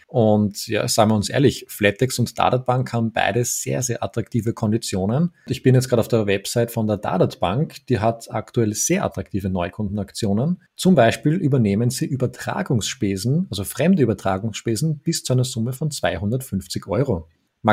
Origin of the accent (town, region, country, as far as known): Austria